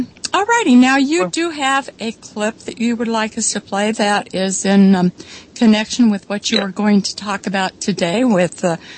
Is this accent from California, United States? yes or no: yes; California, United States; moved away; Well, I grew up in California, and I love the climate. It's fabulous climate. You could have wonderful gardens, but it has changed since I left.